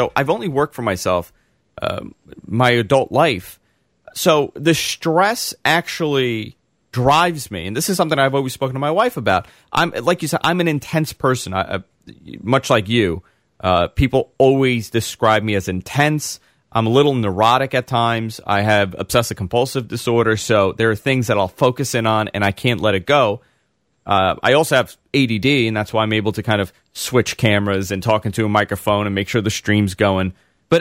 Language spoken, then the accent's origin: English; New York, United States; Growing up in New York, I listened to Howard religiously